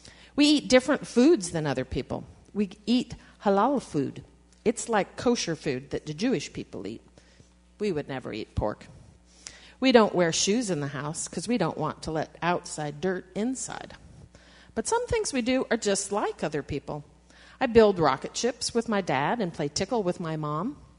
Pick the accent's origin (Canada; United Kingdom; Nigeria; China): China; now in United States; I'm from China. I'm interested in China, and I want to see the Great Wall with my mom, but I don't feel Chinese at all. I feel 100% American.